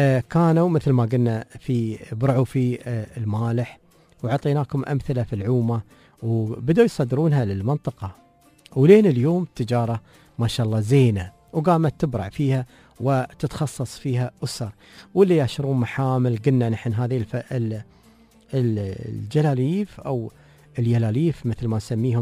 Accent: United Arab Emirates

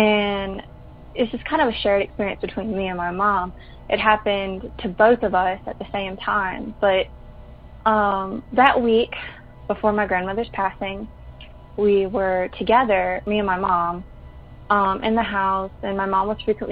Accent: Alabama, United States; born or raised there

